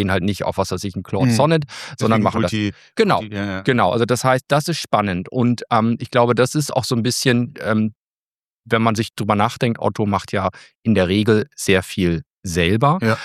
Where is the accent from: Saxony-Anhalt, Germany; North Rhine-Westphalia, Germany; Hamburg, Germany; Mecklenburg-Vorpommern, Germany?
Hamburg, Germany; accent: Hamburg; ich komme aus Hamburg, das hört man in meiner Mundart.